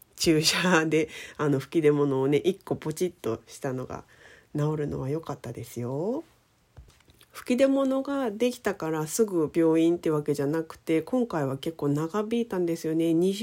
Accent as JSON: {"language": "Japanese", "region": "Nagasaki", "country": "Japan", "said": "実は私が長崎出身っていうので"}